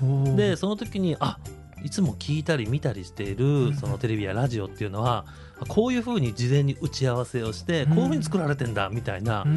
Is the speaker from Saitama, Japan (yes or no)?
no; Tokyo, Japan; now in Kyoto, Japan; 僕は実はもうあの京都出身ではなくて実は実家は東京なんです、なのですごいよそ者なんですけれども